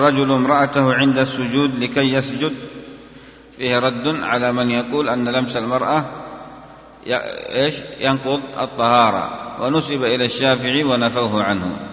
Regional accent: Yemen; يعني هذا الفعل جائز عندنا في اليمن

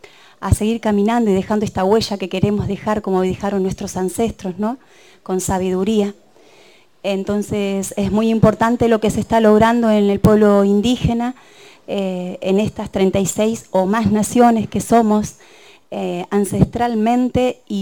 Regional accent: El Bolsón, Río Negro, Argentina; Vengo del Bolsón, soy Tehuelche Mapuche.

